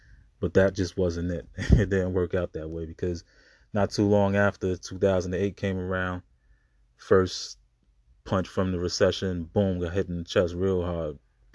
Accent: Brooklyn, New York, United States; But as a young man growing up in Brooklyn, New York, I was into the hip hop, right?

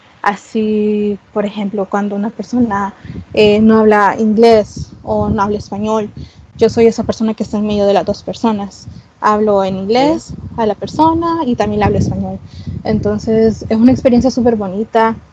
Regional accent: El Salvador; terminé mi carrera universitaria, que son 5 años de estudio aquí en mi país, El Salvador.

